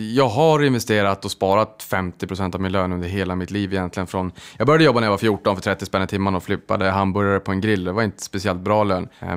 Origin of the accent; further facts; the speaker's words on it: Boden, Norrbotten County, Sweden; jag kommer från Boden, det hette Bondebyn en gång i tiden, långt innan jag föddes.